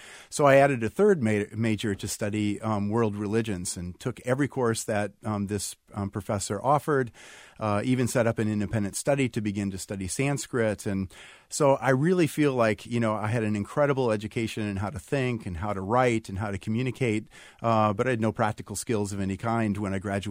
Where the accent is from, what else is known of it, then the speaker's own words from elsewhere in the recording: Iowa, United States; anything I'd ever experienced from growing up in Iowa or going to college in Michigan